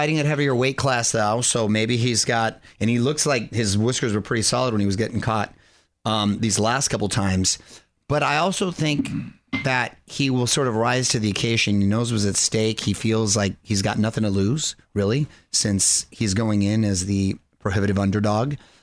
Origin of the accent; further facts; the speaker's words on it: Chula Vista, California, United States; I'm from Chula Vista. It's a neighborhood right next door.